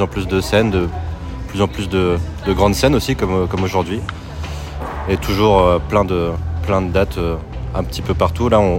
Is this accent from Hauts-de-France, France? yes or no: yes; Lille, Hauts-de-France, France; Alors on vient de Lille, nous.